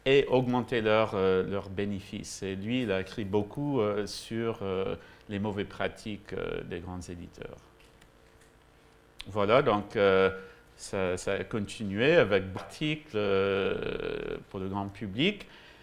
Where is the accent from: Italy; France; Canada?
Canada; French is a second language; je suis canadien, je vais faire un bilingue, je vais essayer de parler français, mais les mots, c'est en anglais.